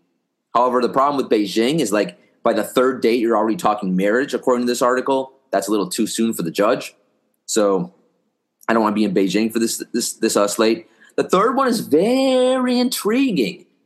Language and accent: English; Wisconsin, United States; I mean, I'm from Wisconsin originally. I was pretty close to Chicago.